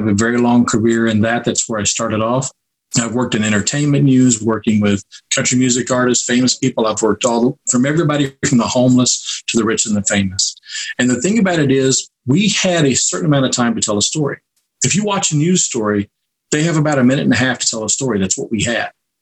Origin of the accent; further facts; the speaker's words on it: Kentucky, United States; So I get all those out of the way right off the top so people ignore the fact that I'm from Kentucky.